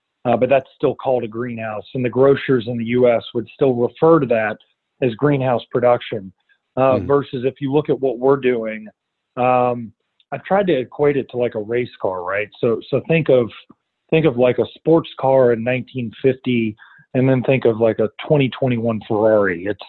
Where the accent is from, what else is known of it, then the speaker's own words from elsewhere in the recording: Kentucky, United States; also born or lived in New York / Washington, D.C.; Yeah, so I'm from Kentucky, a state in the U.S. that is known for coal mining, one of the largest coal producing states in the U.S. And I grew up here and I spent about 10 years in New York and D.C.